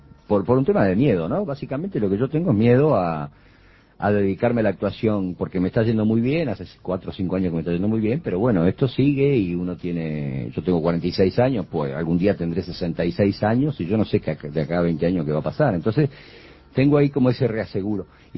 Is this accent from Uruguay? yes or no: yes; Montevideo, Uruguay; Soy del barrio, soy del Parque Posadas. Esto para mí no tiene misterios.